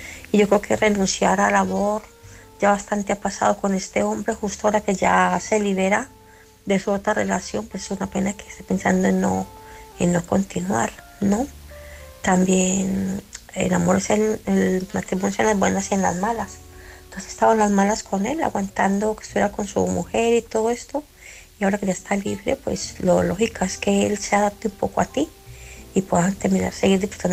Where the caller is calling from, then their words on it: Barcelona, Catalonia, Spain; de Barcelona.